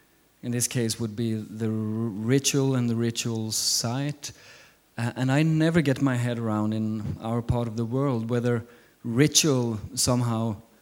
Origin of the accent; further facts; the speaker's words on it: Sweden; I'm from Sweden, another neighboring country.